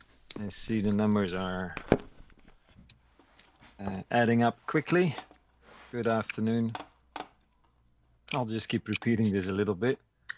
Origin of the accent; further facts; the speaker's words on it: Netherlands; English is a second language; I'm from the Netherlands.